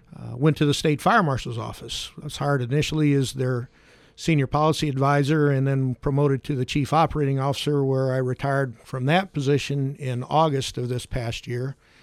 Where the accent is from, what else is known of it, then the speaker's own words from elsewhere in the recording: Carlinville, Illinois, United States; No, I come from Carlinville. As a matter of fact, I'm still living in Carlinville looking to relocate at this time.